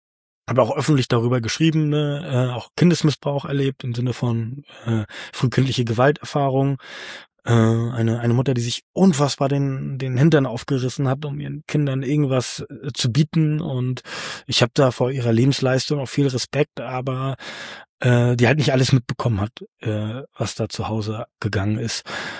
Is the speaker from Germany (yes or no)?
yes; Mecklenburg-Vorpommern, Germany; Ich bin in einem ganz kleinen Dorf aufgewachsen, in der Nähe von Rostock, 15 Kilometer. Keine wirkliche Busverbindung, 300 Einwohner, tatsächlich wie im Klischee mehr Kühe gefühlt als Menschen.